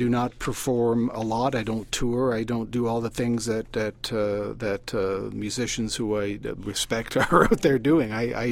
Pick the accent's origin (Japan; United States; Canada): Canada; Windsor, Ontario; moved away as an adult; now in Toronto, Canada; Grew up in Windsor, Ontario.